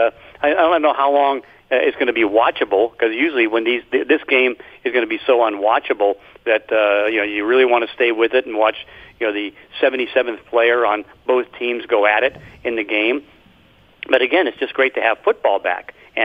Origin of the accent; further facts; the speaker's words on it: Pittsburgh, Pennsylvania, United States; now in Seattle, United States; growing up in Pittsburgh, living out here in what's usually considered to be 75-degree weather with very little humidity